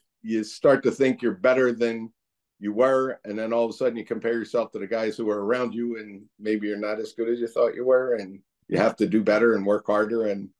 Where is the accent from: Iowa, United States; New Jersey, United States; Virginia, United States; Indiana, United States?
New Jersey, United States; Haddon Heights; Mark Yule was a Haddon Heights graduate. I was from Haddon Heights, but we all played on the same American Legion team in the summer.